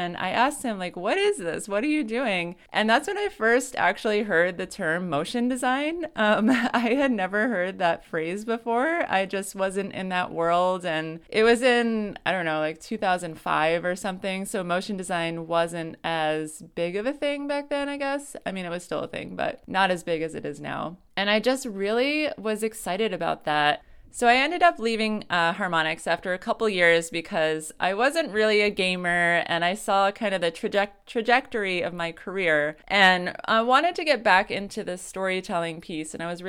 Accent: Connecticut, United States; My background is that I grew up in Connecticut in a small little town, and my mom is a painter.

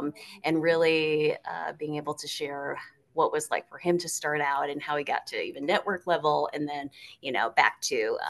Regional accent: Michigan, United States; I'm originally from Michigan.

